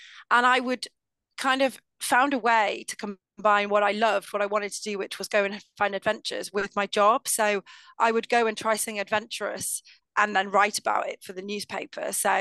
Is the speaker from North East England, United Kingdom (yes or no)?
no; Wales, United Kingdom; also born or lived in Warrington; I was born actually in Warrington, but then moved to North Wales when I was very young. But I lived in an area well known by the tabloid press as the Costa del Dol. So we're talking the coastline along sort of Colwyn Bay, Prestatyn, Rhyl, that sort of area.